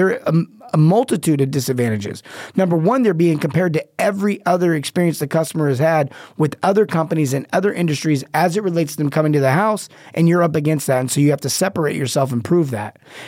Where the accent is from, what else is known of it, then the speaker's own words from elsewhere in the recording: California, United States; Now, I grew up around Disneyland, and Disneyland has become overcrowded